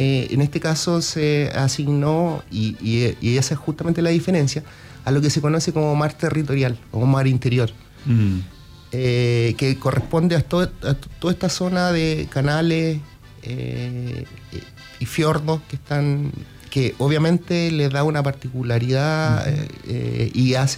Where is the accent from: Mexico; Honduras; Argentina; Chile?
Chile; Biobío; O sea, yo vengo del Biobío